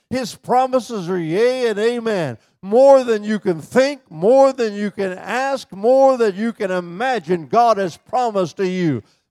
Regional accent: United States; born there; It was called, I was born an American.

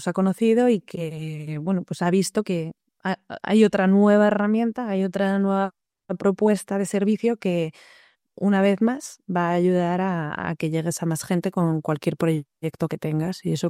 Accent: Madrid, Community of Madrid, Spain; yo soy de Madrid

